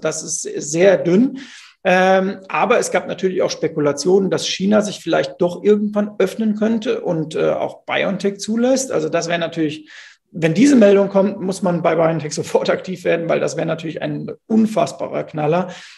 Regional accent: Bingen am Rhein, Rhineland-Palatinate, Germany; ich komme ja aus Bingen am Rhein

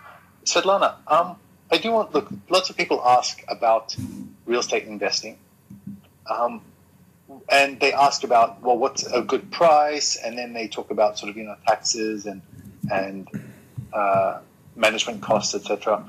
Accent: Australia; I'm from Australia myself.

